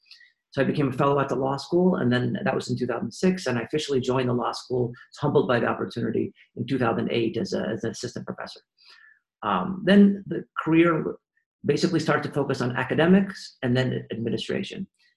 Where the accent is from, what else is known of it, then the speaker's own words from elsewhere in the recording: Colorado, United States; also born or lived in Illinois; I was born in Illinois and grew up in Colorado, and I grew up in a household of parents, both of whom are academics.